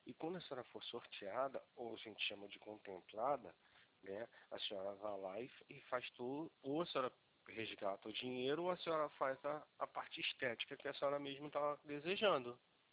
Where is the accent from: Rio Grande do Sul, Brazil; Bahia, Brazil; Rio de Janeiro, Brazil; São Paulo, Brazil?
Rio de Janeiro, Brazil; eu sou do Rio de Janeiro, tá?